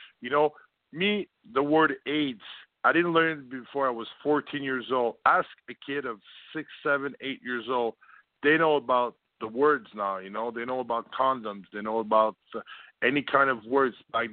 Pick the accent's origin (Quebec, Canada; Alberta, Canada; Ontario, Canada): Quebec, Canada; Montreal; also born or lived in Florida, United States; I grew up in Florida. Actually, I started to grow up in Florida, you know. And then we moved back to Montreal and everything, you know.